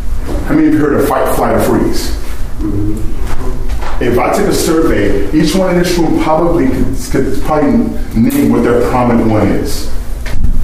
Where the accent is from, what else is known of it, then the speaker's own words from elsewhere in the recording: St. Louis, Missouri, United States; now in Chicago, United States; My story, I grew up in St. Louis, Missouri